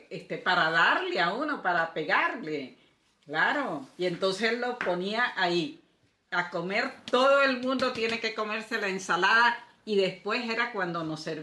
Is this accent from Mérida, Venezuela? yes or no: yes; Mérida, Venezuela; born there; En Mérida, con mucho orgullo.